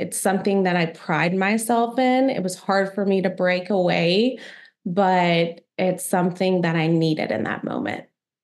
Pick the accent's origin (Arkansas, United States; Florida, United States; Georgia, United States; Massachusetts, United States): Arkansas, United States; Boonville; also born or lived in Fort Worth, Texas; So I was born in Fort Worth, Texas. We moved to a small town in Boonville, Arkansas.